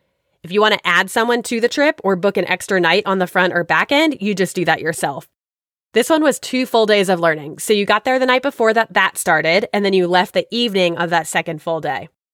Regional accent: Florida, United States; I was actually more familiar with Tampa and that area because my hometown is about an hour away from there

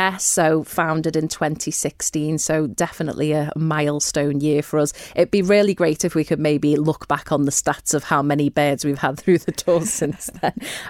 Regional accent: Liverpool, North West England, United Kingdom; As some may guess from my accent, I'm actually from Liverpool.

